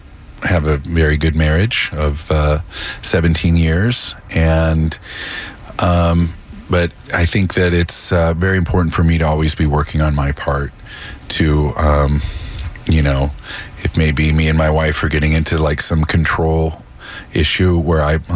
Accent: Omaha, Nebraska, United States; what life was when I was 8 years old and growing up in Omaha

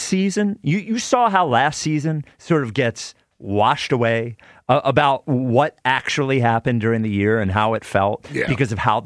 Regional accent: United States; I know what the Million Man March is. I'm American.

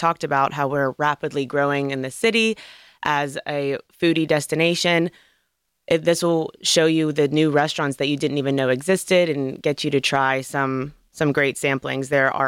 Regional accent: Moon Township, Pennsylvania, United States; Yes, because I grew up in Moon Township.

